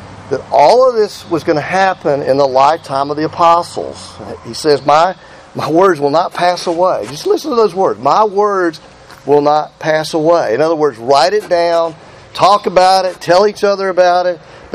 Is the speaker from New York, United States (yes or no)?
no; Georgia, United States; now in Alabama, United States; We live in Alabama. We're from Georgia, right?